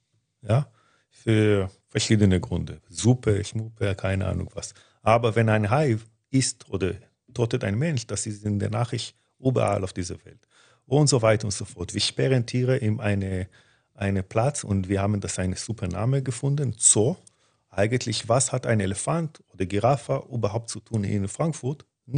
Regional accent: Israel; und ich auch als Israeli

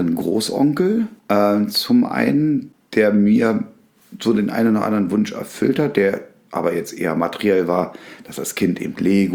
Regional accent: Berlin, Germany; ich bin ja in Berlin groß geworden.

